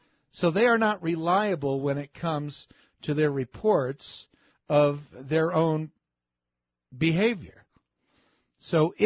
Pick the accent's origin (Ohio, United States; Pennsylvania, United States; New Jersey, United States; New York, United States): New Jersey, United States; And I'm from New Jersey, northern New Jersey.